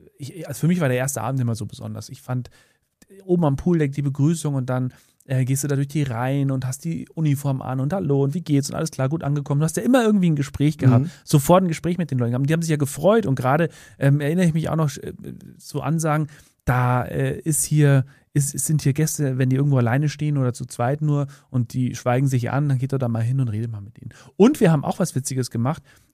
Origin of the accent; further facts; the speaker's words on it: Bavaria, Germany; ich bin damals in Bayerisch Main, kleines Dorf hier in Oberbayern, wo ich groß geworden bin